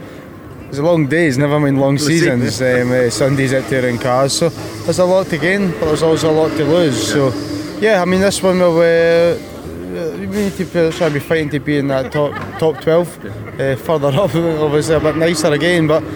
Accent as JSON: {"language": "English", "region": "Scotland", "country": "United Kingdom", "said": "But I'm used to this. I'm Scottish."}